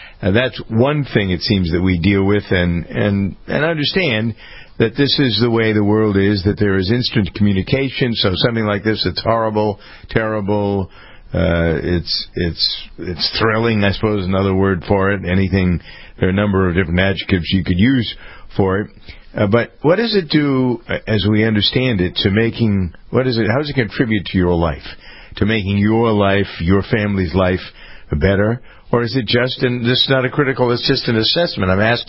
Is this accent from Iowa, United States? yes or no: no; Framingham, Massachusetts, United States; I know about this because of my hometown of Framingham and the number of Brazilians who are here.